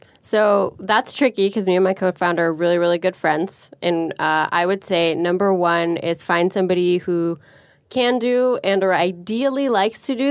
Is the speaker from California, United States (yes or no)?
yes; San Francisco, California, United States; But growing up in San Francisco, it's everywhere.